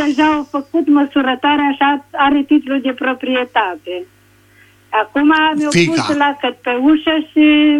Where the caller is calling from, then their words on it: Târgu Mureș, Mureș County, Romania; Bună ziua, sunt din Târgu Mureș